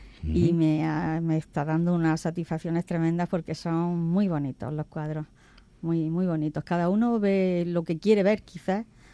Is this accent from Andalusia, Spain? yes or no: no; Lorca, Region of Murcia, Spain; born there; now in Murcia, Spain; yo también soy lorquina, aunque estoy viviendo aquí en Murcia ya 24 años, pero he nacido en Lorca y tengo las raíces allí, familia, amigos y en fin. En mi pueblo.